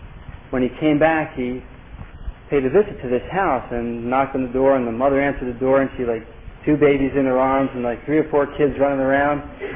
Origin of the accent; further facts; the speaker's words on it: Philadelphia, Pennsylvania, United States; Yeah, I'm from Philadelphia.